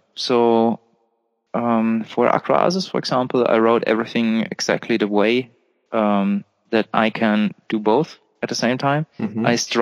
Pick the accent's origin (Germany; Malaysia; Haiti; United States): Germany; accent: German; English is a second language; I try my best to hide my German accent, but, well, sometimes it works, and in some words you clearly hear that's not a native speaker singing.